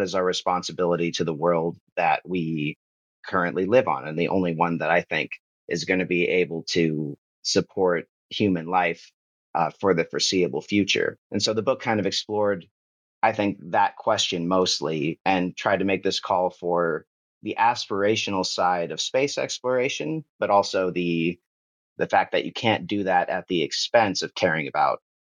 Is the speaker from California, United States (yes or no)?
yes; Ventura, California, United States; And it took me back to this moment in 2017 when my hometown caught fire during the Thomas Fire. At the time, it was the largest in California history.